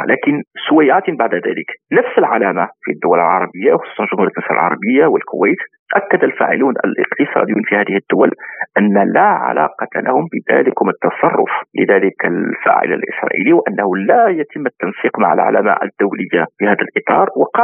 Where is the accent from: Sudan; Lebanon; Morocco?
Morocco; لا يعترف به في المغرب كمغربي